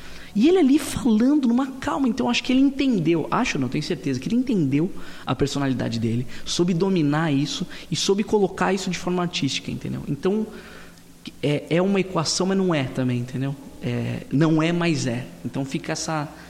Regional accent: Atibaia, São Paulo, Brazil; born there; Então, eu nasci em Atibaia

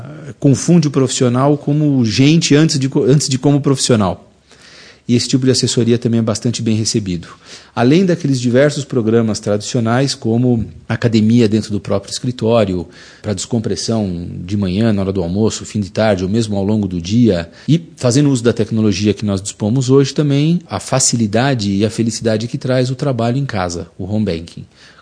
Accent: Brazil; A observação que ele fez e que me assusta aqui como brasileiro

